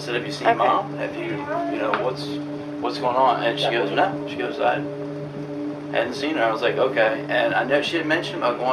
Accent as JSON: {"language": "English", "town": "Ocean Springs", "region": "Mississippi", "country": "United States", "said": "You see, I'm from Ocean Springs."}